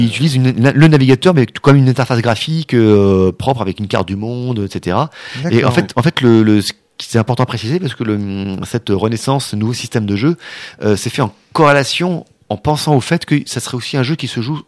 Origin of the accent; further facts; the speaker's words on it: Paris, Île-de-France, France; je suis parisien, je suis parisien.